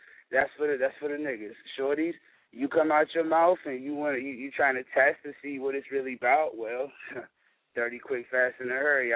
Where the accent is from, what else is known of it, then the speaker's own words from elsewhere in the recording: Charlottesville, Virginia, United States; I was invited to UVA, which is, you know, the college, of course, in my hometown.